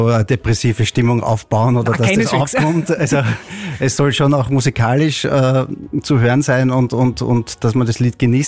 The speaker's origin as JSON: {"language": "German", "region": "Vienna", "country": "Austria", "tie": "born or raised there", "said": "Ich bin in Wien aufgewachsen, ganz an der Grenze zu Niederösterreich, so glaube ich 40 Metern."}